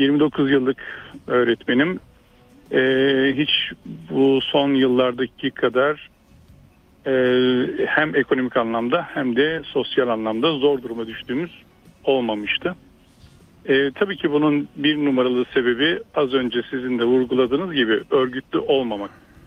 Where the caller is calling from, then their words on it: Istanbul, Turkey; İstanbul'dan.